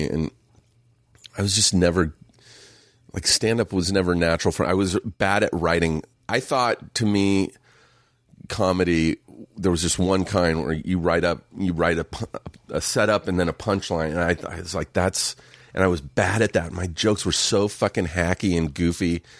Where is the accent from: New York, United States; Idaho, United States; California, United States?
California, United States; Riverside; Riverside, just an hour east